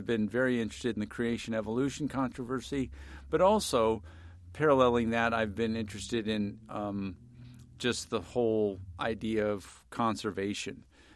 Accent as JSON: {"language": "English", "town": "Annapolis", "region": "Maryland", "country": "United States", "tie": "born or raised there", "said": "When I first saw life when I was growing up in Annapolis, whether it was a crab from the Chesapeake or a box turtle from the woods across the street, I was just enthralled with it."}